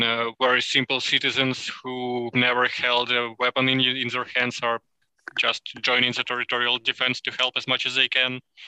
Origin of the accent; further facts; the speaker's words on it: Ukraine; English is a second language; We've never been treated differently because we are from Ukraine.